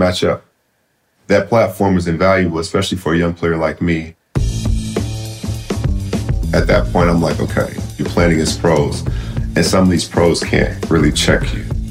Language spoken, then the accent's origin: English; Seattle, Washington, United States; I'm from Seattle, Washington.